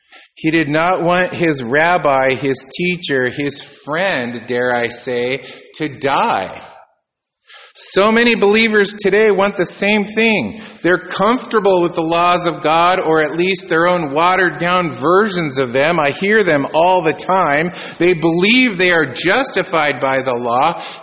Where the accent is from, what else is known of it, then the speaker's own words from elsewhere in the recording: United States; Trust me, I am an American, and I do not like falling down before anything